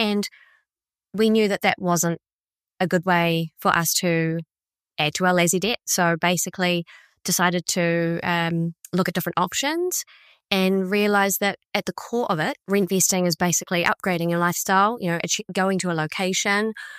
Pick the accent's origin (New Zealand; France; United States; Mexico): New Zealand; New Plymouth, Taranaki; I grew up in New Plymouth. I was a full barefooted, run around on the cul-de-sac all afternoon with my neighbors kind of girl.